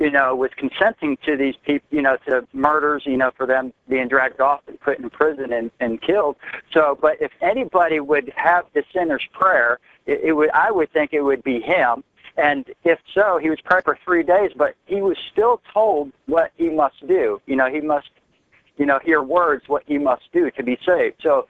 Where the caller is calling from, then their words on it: Florida, United States; Oh, I'm calling from Florida.